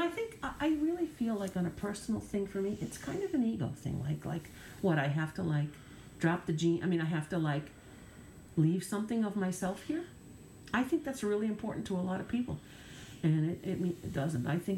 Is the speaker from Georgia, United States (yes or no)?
no; Long Island, New York, United States; I feel that I got growing up in the East, or, and, you know, on Long Island in particular, is you learn to be resourceful, right?